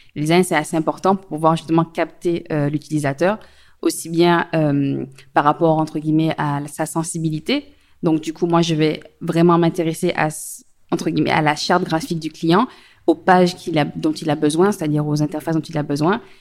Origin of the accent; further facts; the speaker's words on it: Martinique, France; moved away as an adult; also born or lived in Paris / Bordeaux; je suis de Martinique, j'ai 26 ans, enfin bientôt 27. Je suis partie après le bac comme beaucoup de jeunes en France hexagonale. Je suis partie à Paris, j'y suis restée 6 ans. Après, je suis allée à Bordeaux pour changer d'horizon avant de revenir au pays.